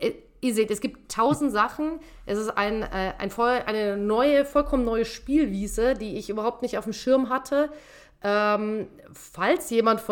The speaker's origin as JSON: {"language": "German", "region": "Southern Germany", "country": "Germany", "tie": "born there", "said": "Für mich als gebürtige Süddeutsche erstmal ein Schock war. Es ist Bremen, die Hansestadt. Also ich bin seit Anfang Februar jetzt unter der Woche die meiste Zeit mittlerweile tatsächlich auch schon in Bremen."}